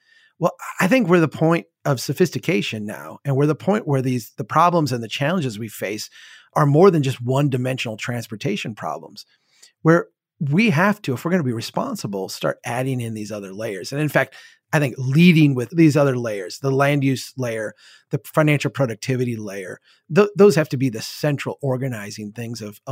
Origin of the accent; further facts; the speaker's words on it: Minnesota, United States; I'm from Minnesota. I like a lot. Minneapolis has been a leader on a lot of things.